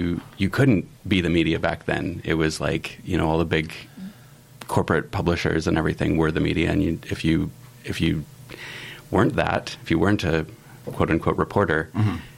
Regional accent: British Columbia, Canada; I grew up in the Kootenays, all over BC, really. So it's really coming home for me.

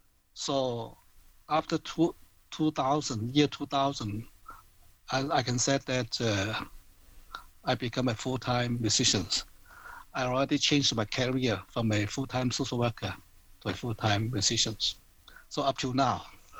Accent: Hong Kong; moved away as an adult; now in Toronto, Canada; I came from Hong Kong in the year 1988 as a professional social worker coming to Toronto to continue my career in a community center in downtown Toronto.

